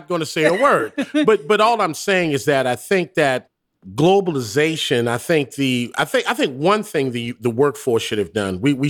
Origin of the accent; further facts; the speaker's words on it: New Orleans, Louisiana, United States; And they owned a barbershop, a large barbershop in my hometown of New Orleans, to Louisiana. Shout out to New Orleans.